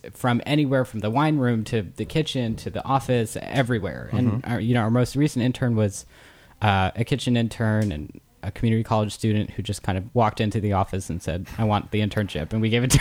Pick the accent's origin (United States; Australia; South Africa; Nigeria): United States; New York; I'm actually from New York